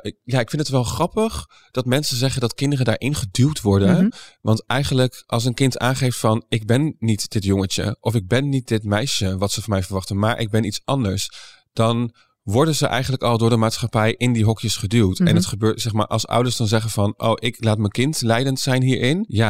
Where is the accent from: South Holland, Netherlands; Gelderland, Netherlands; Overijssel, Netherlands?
Gelderland, Netherlands; Doetinchem; born there; Ik ben geboren in Doetinchem.